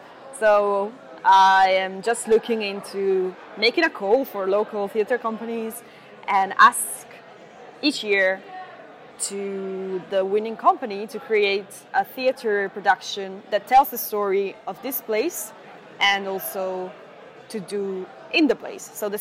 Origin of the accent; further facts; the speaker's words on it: Italy; I'm from Italy.